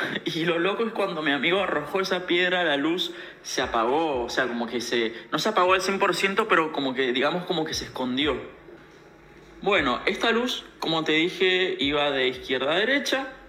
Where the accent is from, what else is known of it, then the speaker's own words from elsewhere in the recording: Mendoza, Argentina; Yo soy de Mendoza.